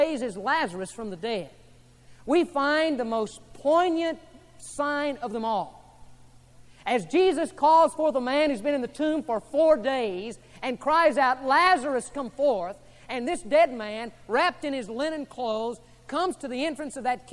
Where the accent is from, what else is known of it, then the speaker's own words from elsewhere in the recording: Cisco, Texas, United States; I come from Cisco, Texas. Booming metropolis, Cisco, Texas.